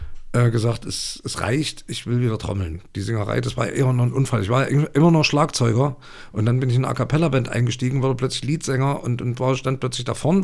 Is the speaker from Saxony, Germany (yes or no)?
yes; Saxony, Germany; accent: Saxon; an unserem Dialekt auch gehört, wo wir herkommen. Das haben wir auch nie versteckt. Das war nie ein Thema. Die haben sich viele drüber lustig gemacht und versucht dann auch Sächsisch zu reden